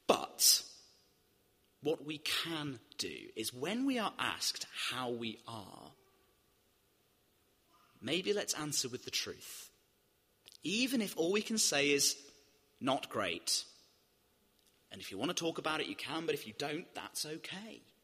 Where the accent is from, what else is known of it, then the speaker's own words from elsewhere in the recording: United Kingdom; We're British. It's what we do.